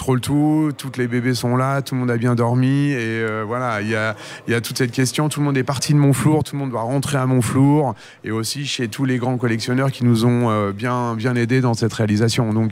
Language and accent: French; Hauts-de-France, France; je suis un ch'ti aussi, hein, on va pas se voler la face, le Touquet, tout ça, l'enduro, oui.